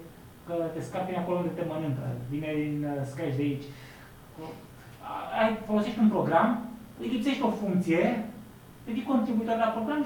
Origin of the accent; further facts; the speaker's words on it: Romania; eu sunt din România